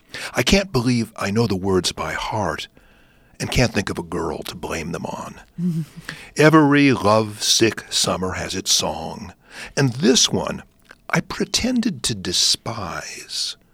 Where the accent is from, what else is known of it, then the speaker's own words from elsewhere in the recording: Hawthorne, California, United States; growing up in Hawthorne, there was no nature in Hawthorne.